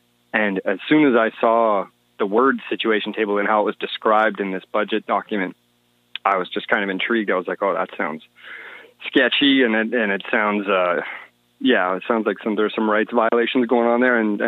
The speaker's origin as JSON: {"language": "English", "town": "Ottawa", "region": "Ontario", "country": "Canada", "said": "And I'm from Ottawa originally"}